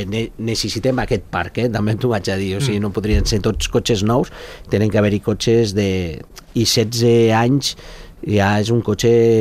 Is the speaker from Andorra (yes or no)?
yes; Andorra; som d'Andorra, és que ho fem aquí